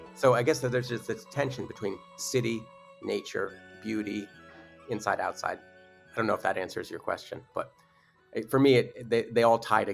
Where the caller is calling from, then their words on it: New York City, New York, United States; okay, so I'm talking from New York City, and there are huge buildings all around me